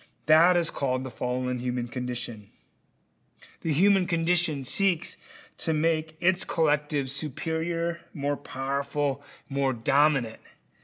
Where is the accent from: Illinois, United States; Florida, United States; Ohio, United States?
Illinois, United States; Chicago; For me, I'm a Korean, I'm an American, I'm a Chicagoan.